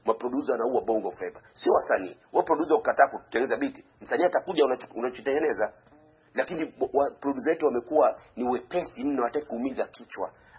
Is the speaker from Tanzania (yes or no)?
yes; Kigoma, Tanzania; Asili yetu mchiriku, mimi natoka Kigoma Kazura Mimba, mchiriku ndo asili ya muziki wetu.